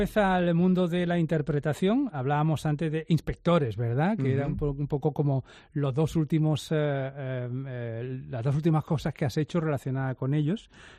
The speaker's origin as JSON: {"language": "Spanish", "town": "Málaga", "region": "Andalusia", "country": "Spain", "said": "siempre se dice, no, pero es que yo soy de Málaga."}